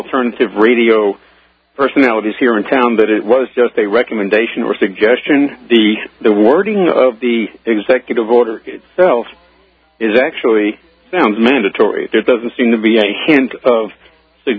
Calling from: Austin, Texas, United States; I'm calling from Austin, Texas.

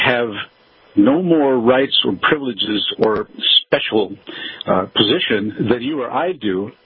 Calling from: Denver, Colorado, United States; Denver, Colorado.

